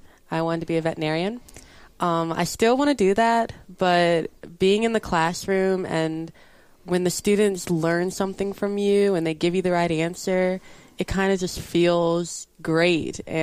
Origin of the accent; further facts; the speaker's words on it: Richmond, Virginia, United States; Richmond.